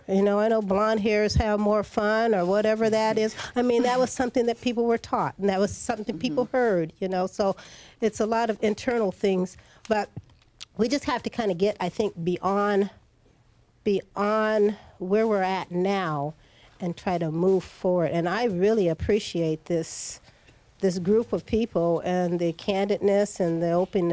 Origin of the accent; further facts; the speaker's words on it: United States; I love being American